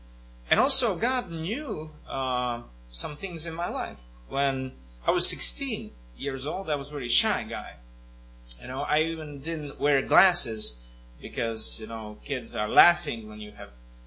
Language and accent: English; Latvia; English is a second language; I'm from here. It's a big honor to be here. And I'm a Latvian, so forgive me for my accent.